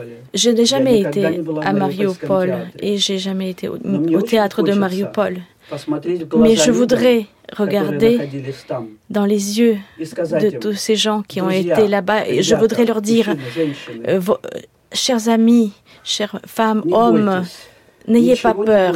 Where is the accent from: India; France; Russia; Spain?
Russia; Moscow; French is a second language; Moi je viens de Moscou.